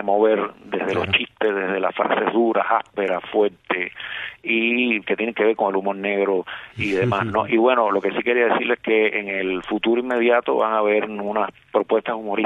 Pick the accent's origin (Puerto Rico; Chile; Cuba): Cuba; como cubanos al fin